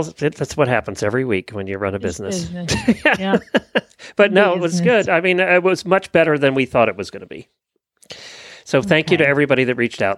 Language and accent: English; Ocala, Florida, United States; from Ocala, Florida.